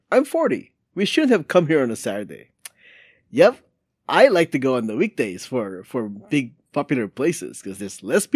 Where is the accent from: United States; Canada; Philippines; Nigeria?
Philippines; You know, it's like I'm Filipino.